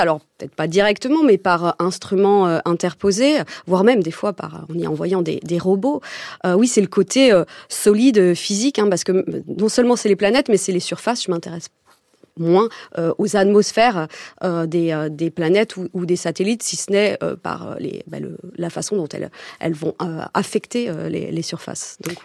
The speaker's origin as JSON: {"language": "French", "town": "Paris", "region": "Île-de-France", "country": "France", "tie": "born or raised there", "said": "je suis née, j'ai grandi à Paris."}